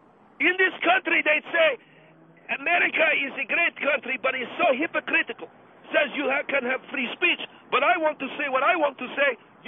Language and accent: English; Jalalabad, Nangarhar, Afghanistan; I am originally from Afghanistan.